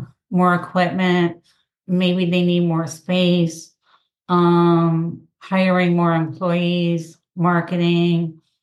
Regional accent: Tampa, Florida, United States; I am from Tampa Bay of 30 years, and a lot of people are coming from up north

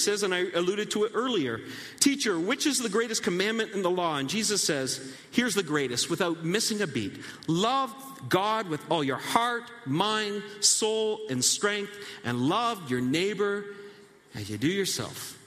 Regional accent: Saint John, New Brunswick, Canada; I took them back to my home city. I grew up in St. John, New Brunswick, east of here, and took them to my home church that I grew up in.

